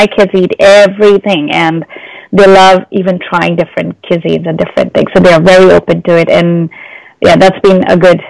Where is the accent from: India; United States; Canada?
India; So growing up in India, I really cannot replicate that street food.